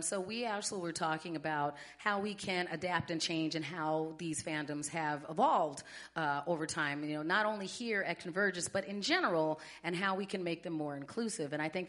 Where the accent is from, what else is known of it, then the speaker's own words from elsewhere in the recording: Arizona, United States; now in Minnesota, United States; because I grew up in Arizona, so I think that that was part of that mechanism. But then when I moved to Minnesota